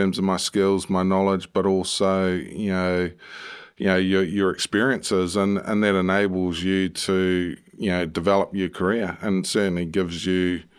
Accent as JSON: {"language": "English", "country": "New Zealand", "lives_now": "United Kingdom", "said": "So, as a Kiwi lad, in the UK, it presented huge opportunities."}